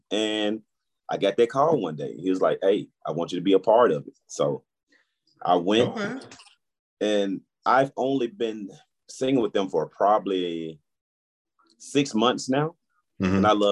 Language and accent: English; Memphis, Tennessee, United States; And I'm from North Memphis, so you round cats from New York, Florida, and mm-hmm.